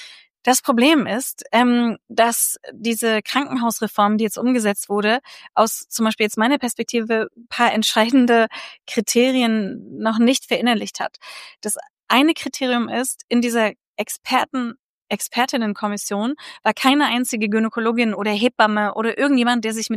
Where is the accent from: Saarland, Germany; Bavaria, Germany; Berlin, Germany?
Berlin, Germany; ich bin Berlinerin